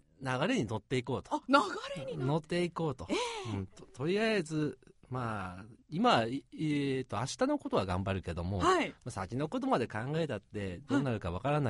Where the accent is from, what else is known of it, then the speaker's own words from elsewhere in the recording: Fukuoka, Japan; ただそれと私福岡出身で、地元の大学に行きたいのはありましたから